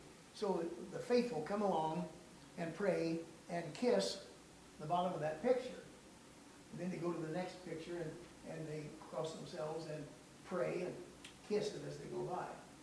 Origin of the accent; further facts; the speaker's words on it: Oblong, Illinois, United States; Bob and I are from the same county. He's from Hudsonville, Illinois. I was from Oblong.